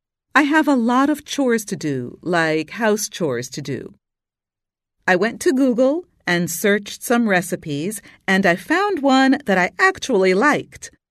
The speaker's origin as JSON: {"language": "English", "country": "Portugal", "second_language": "English", "moved": "as an adult", "lives_now": "Oslo, Norway", "said": "I am from Portugal. I am Portuguese, but I moved to Norway 5 years ago. So I have been living in Oslo, in Norway, for 5 years."}